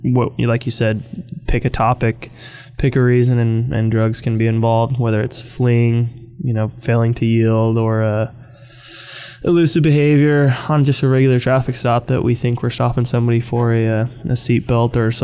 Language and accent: English; McKinleyville, California, United States; Growing up in McKinleyville, yeah. And or Arcata.